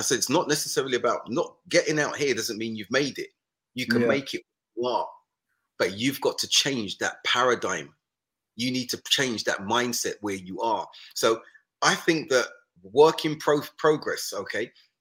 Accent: Brixton, London, United Kingdom; look, I'm from South London, Brixton.

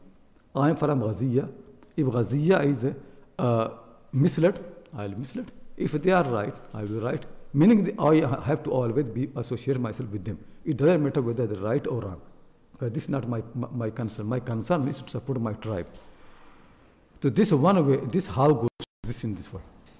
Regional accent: United Kingdom; this identity of British people, and I'm British, I eat with the left hand.

